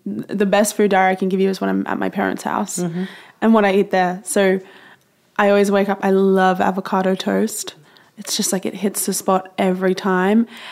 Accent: Australia; I'm from Australia.

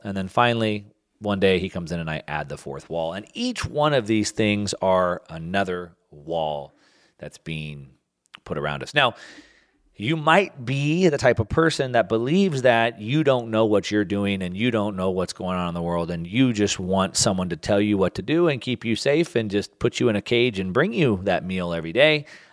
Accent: Texas, United States; And I grew up in Texas, and so we used to do quite a bit of hunting back there.

